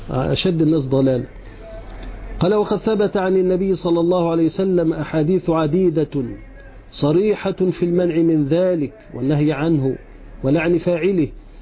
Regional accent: Egypt; لا يكون بناء كما هو حادث الآن عندنا في مصر، ده مخالف للشرع.

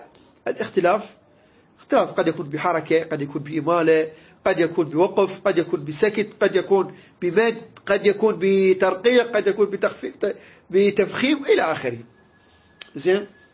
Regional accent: Iraq; عندنا احنا الساحة عندنا بالعراق اسمها الطرمة

